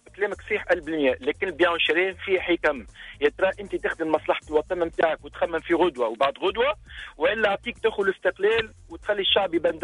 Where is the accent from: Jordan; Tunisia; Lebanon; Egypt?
Tunisia; وكيما انا تونسي هنا